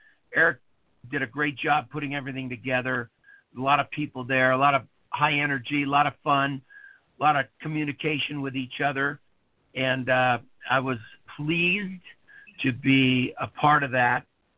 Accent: Woodland Hills, California, United States; but that's where my grandparents lived, and I grew up in Woodland Hills.

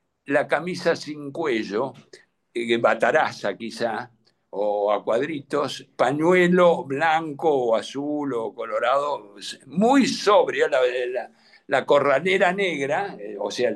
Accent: San Antonio de Areco, Buenos Aires Province, Argentina; primero que somos de Areco y estas fotos, muchas son de Areco

